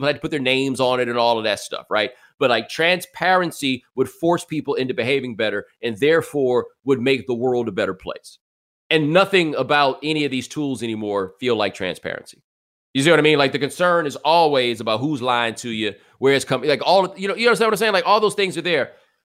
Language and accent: English; Houston, Texas, United States; I'm from Houston. We say bruh.